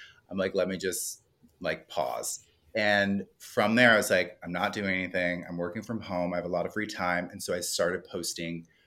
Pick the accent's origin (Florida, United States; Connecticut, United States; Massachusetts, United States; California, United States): Florida, United States; Miami; I'm from Miami. I love it.